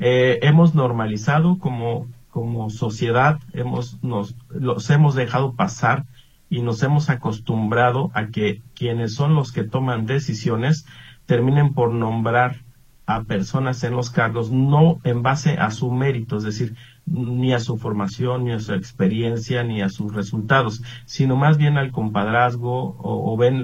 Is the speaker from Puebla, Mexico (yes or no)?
no; Jalisco, Mexico; los ciudadanos pretendemos o queremos como mexicanos o como jaliscienses